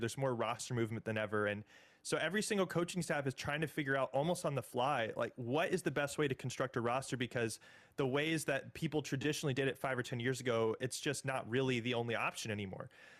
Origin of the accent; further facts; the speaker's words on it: Indianapolis, Indiana, United States; I grew up in Indianapolis. I was a Butler Bulldogs fan growing up.